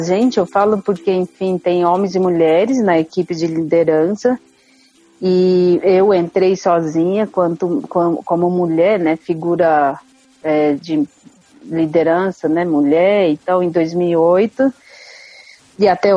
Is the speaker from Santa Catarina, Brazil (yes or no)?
no; São Paulo, Brazil; E quando eu nasci na Tenandaiporã, ainda tinha, além do cacique, além do vice-cacique, tinha cabo e capitão.